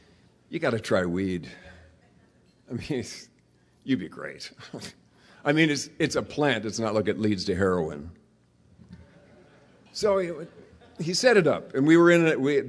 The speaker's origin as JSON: {"language": "English", "town": "Jamestown", "region": "North Dakota", "country": "United States", "tie": "born or raised there", "said": "I grew up in Jamestown, North Dakota, a little town on the prairie."}